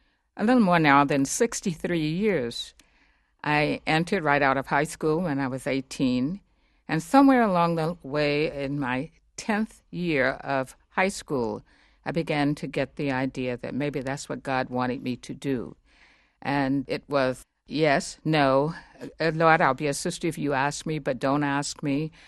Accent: Washington, District of Columbia, United States; I am from Washington, D.C., and my father died.

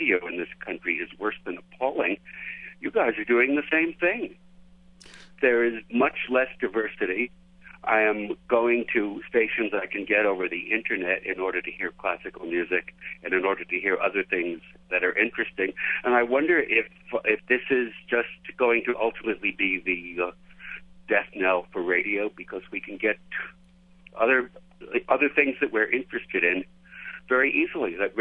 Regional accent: New York City, New York, United States; now in Salt Lake City, United States; I grew up in New York City. I grew up on WBAI.

